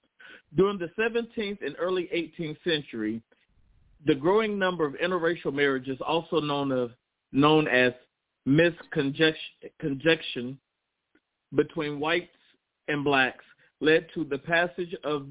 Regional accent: the Carolinas, United States; I am from the Carolinas.

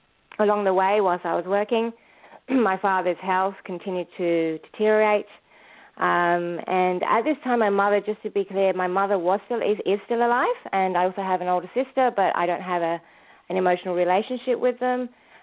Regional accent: London, United Kingdom; a fair distance from where I grew up in North London.

